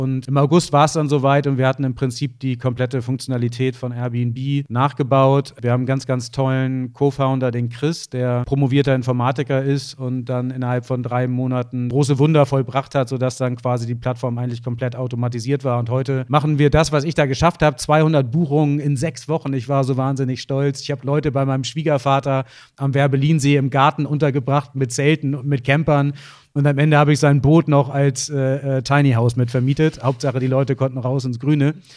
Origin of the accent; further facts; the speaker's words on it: Lower Saxony, Germany; Ich bin auf dem Dorf aufgewachsen und dann sind wir mit dem Fahrrad losgezogen, haben die Satteltaschen gepackt, Zelt hinten drauf und sind dann an die Nordsee gefahren aus dem alten Land.